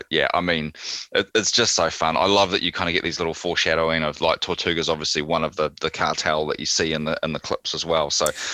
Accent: New Zealand; as a Kiwi, I find this kind of stuff about school a bit weird because I can't really relate to.

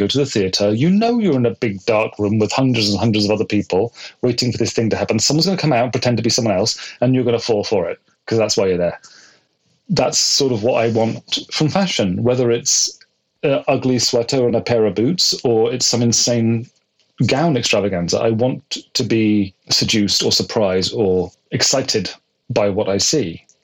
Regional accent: Bristol, South West England, United Kingdom; also born or lived in London; And then from my hometown in Bristol in the west of England, that was probably the main part of my clubbing

